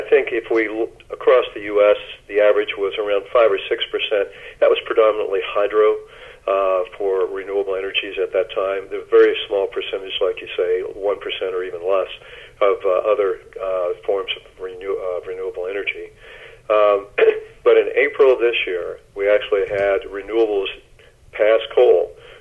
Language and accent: English; Oklahoma, United States; born there; Well, originally I was born in Oklahoma